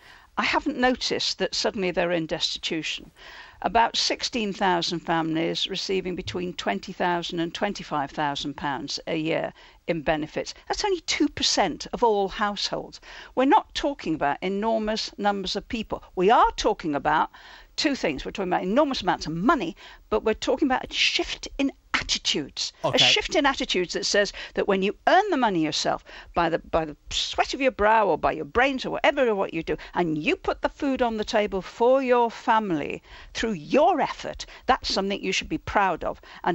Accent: Liverpool, North West England, United Kingdom; Remember, I come from Liverpool.

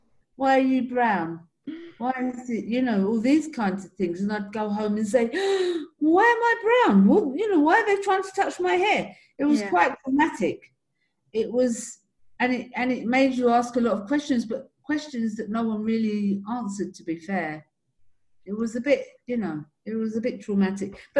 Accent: United Kingdom; now in Middle East; And so I identify as Black British, but really Jamaican. Jamaica is my heart.

